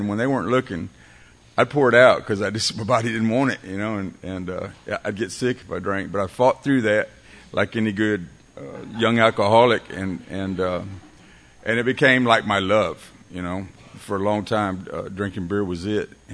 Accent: Corpus Christi, Texas, United States; I grew up in Corpus Christi in a family of eight, and three brothers, two sisters.

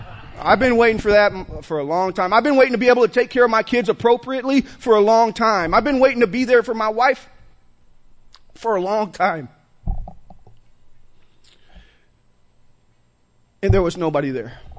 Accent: Austin, Texas, United States; But I grew up in Austin, Texas. I grew up in, we moved to East Austin right off Canterbury, and I grew up on South 2nd and West Johanna back when Austin was Austin.

